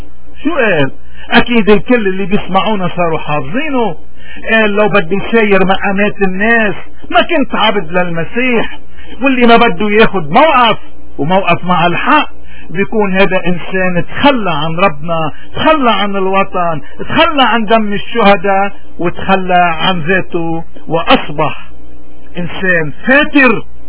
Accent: Lebanon; نحن كلبنانيين اليوم، نحن رغم كل المآسي اللي عم نمر فيها

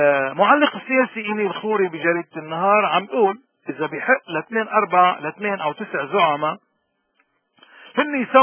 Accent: Lebanon

